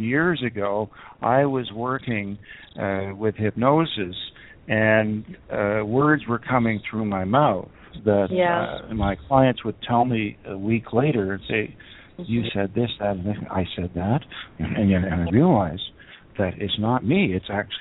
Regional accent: Canada; I'm from Canada, so we have beaver as our major people.

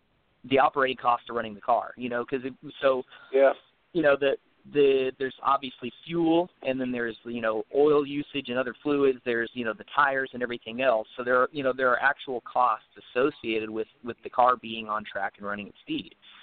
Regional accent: Tennessee, United States; He and I grew up together in East Tennessee.

